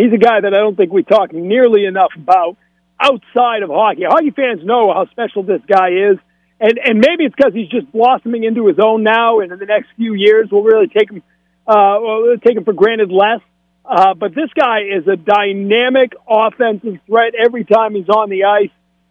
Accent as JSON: {"language": "English", "town": "Lewiston", "region": "Maine", "country": "United States", "tie": "born or raised there", "said": "beat Sonny Liston in beautiful Lewiston, Maine, my hometown, the center of the sports universe for one shining night."}